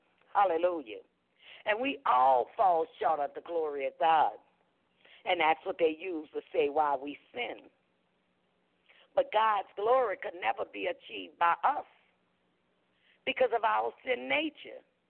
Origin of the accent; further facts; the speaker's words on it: New Orleans, Louisiana, United States; especially when I grew up in the Desire Project